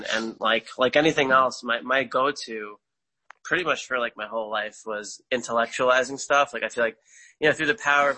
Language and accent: English; New York, United States; now in Northeast Ohio, United States; Yeah, it's so weird to hear that because I am from New York, but that is my area now. So as of this year.